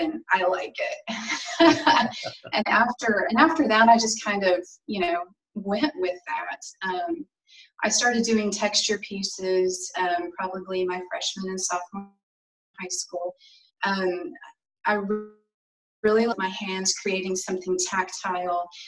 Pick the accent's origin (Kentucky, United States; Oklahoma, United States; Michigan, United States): Oklahoma, United States; So I am currently living here in Tulsa. I'm from Oklahoma. I'm a Native American.